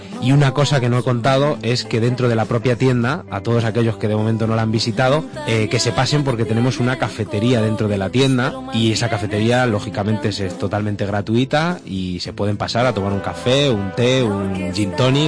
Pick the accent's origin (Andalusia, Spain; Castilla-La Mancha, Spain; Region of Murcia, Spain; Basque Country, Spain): Castilla-La Mancha, Spain; Toledo; además de que somos castellano-manchegos, somos de Toledo